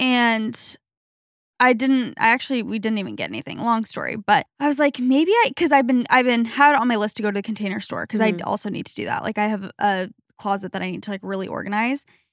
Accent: Arizona, United States; just where we grew up in Arizona, like, not that everyone lived in a big house, but where we live now, it's a lot more cozy, like coastal homes

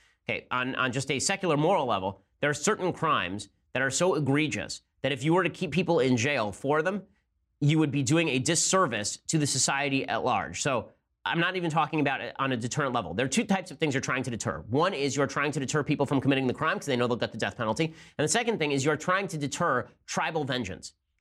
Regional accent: Chicago, Illinois, United States; also born or lived in Northwest Indiana; I'm a diehard Cubs fan and been born and raised in Chicago, Northwest Indiana area.

